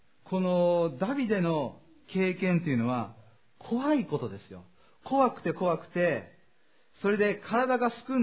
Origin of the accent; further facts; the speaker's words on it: Tokyo, Japan; 東京にね、多摩動物園で私の実家の近くにあるんです。